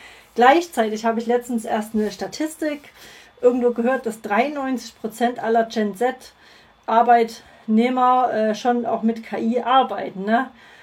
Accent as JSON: {"language": "German", "town": "Plauen", "region": "Saxony", "country": "Germany", "accent": "Vogtland Saxon", "said": "Ich komme aus dem Vogtland, aus Sachsen. Also ich kann auch Vogtländisch reden, nee, Sächsisch, wenn ich will, aber da muss ich mich immer ein bisschen mehr anstrengen. Genau, aus Plauen, um genau zu sein."}